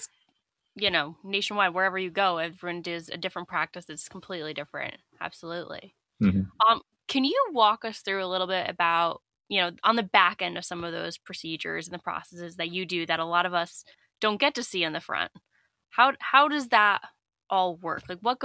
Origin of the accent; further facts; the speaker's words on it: Northeast, United States; I'm from the Northeast and it's